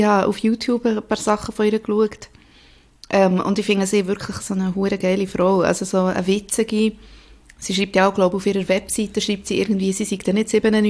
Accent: Bern, Switzerland; Ich bin auch im Emmental aufgewachsen und...

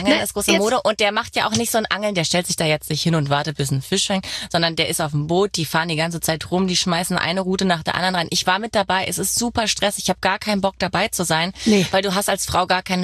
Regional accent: Cloppenburg, Lower Saxony, Germany; Ursprünglich komme ich aus Kloppenburg, ganz kleines Städtchen in der Nähe von Bremen. Wenn Leute Bremen nicht kennen, sage ich Hamburg.

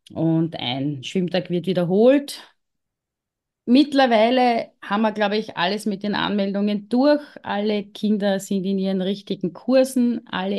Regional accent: Lower Austria, Austria; wir bei uns in Niederösterreich ganz stark.

